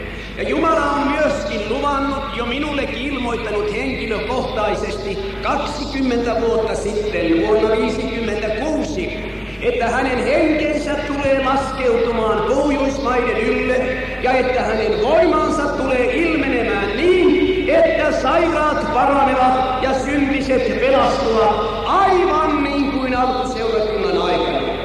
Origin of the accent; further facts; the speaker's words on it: Alahärmä, South Ostrobothnia, Finland; minä olen kotoisin tuolta lämpimästä maasta, Alahärmästä. Ja siellä on lämmin ja kuuma veri